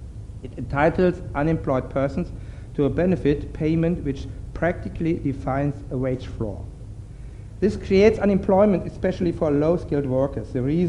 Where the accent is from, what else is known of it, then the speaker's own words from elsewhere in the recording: Dresden, Saxony, Germany; longer thousands of miles away in the Far East, but in our own backyard, less than 20 miles south of my hometown, Dresden.